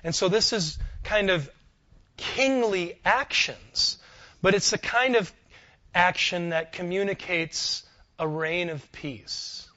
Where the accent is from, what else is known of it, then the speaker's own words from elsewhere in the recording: Lodi, Wisconsin, United States; And I'm from Lodi, Wisconsin. The plain look on your face tells you all you need to know. Like, it's super small. There's like a stoplight that only flashes red. I mean, it's a farm town.